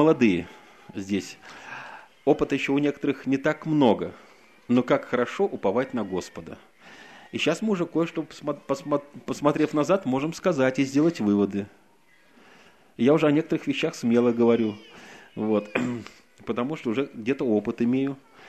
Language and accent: Russian; Saint Petersburg, Russia; born or raised there